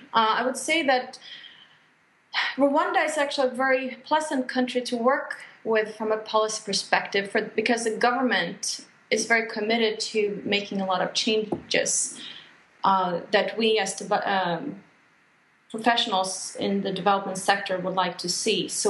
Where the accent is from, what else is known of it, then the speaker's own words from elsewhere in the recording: Sweden; moved away as an adult; Well, after living and working abroad, outside of my home country, Sweden, for almost 18 years, you know, working in the private and development sector, focusing mostly on US and Africa, but also a bit on Europe and Asia. I have recently actually returned here to Sweden